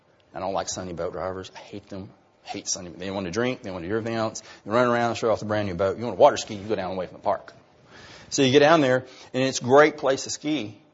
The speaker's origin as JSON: {"language": "English", "region": "Texas", "country": "United States", "tie": "born or raised there", "said": "I grew up on Cedar Bayou. Literally, I played on that bayou all my life. My dad taught me how to water ski on that bayou"}